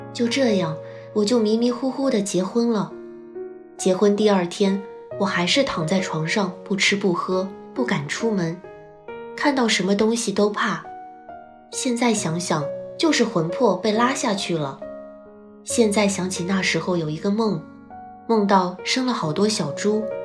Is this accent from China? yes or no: yes; Guangxi, China; 我来自广西，今年31岁